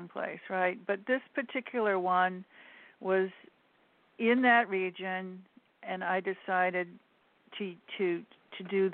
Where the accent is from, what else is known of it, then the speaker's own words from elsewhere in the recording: Alaska, United States; wherever you live, like, you know, I'm from Alaska, right? So you're a little bit tougher.